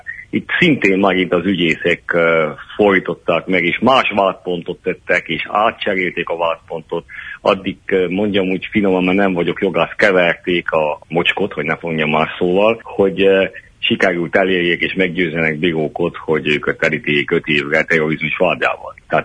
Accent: Transylvania, Romania; székelyek vagyunk, pedig székelyek vagyunk, és leszünk is voltunk, és egyúttal erdélyi magyarok.

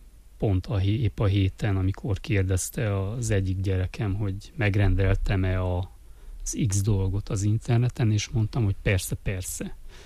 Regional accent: Backamadaras, Mureș County, Romania; én falun nőttem fel, és nagyon keveset jártunk be városra, annak ellenére, hogy 18 kilométerre van csak Backamadaras Marosvásárhelytől

